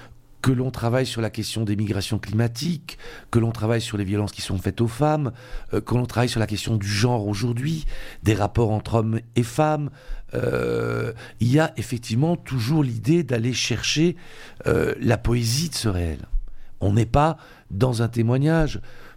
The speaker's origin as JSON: {"language": "French", "country": "Belgium", "said": "je suis d'origine sicilienne et on faisait souvent un long voyage de Belgique, puisque je suis belge, pour aller en Sicile."}